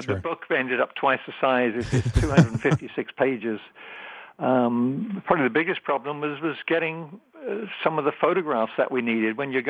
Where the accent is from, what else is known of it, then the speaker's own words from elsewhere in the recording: England, United Kingdom; I grew up in England, so I grew up in a soccer background